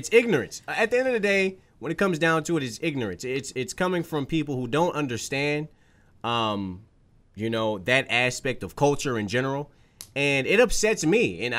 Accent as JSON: {"language": "English", "town": "Detroit", "region": "Michigan", "country": "United States", "tie": "born or raised there", "said": "I grew up in Detroit, west side of Detroit, rough area"}